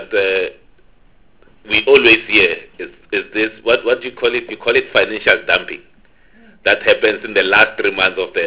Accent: Limpopo, South Africa; I'm from Limpopo myself.

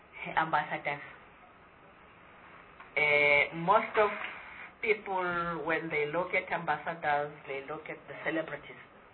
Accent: Gauteng, South Africa; I also look, I'm coming from Gauteng. And everybody, anywhere from the Horn of Africa to South Africa, come to Gauteng.

